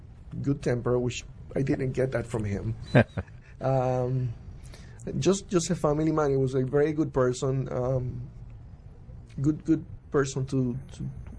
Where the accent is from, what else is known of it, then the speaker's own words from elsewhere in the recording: Puerto Rico; I'm originally from Puerto Rico.